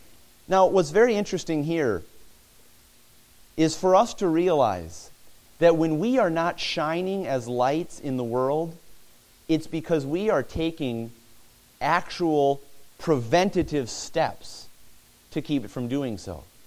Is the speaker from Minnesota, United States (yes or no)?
yes; White Bear Lake, Minnesota, United States; I remember when I was growing up on White Bear Lake